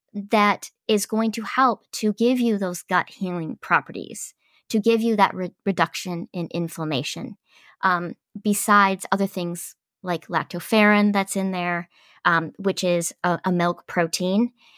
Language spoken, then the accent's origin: English; Midwest, United States; it wrong because we're from the Midwest.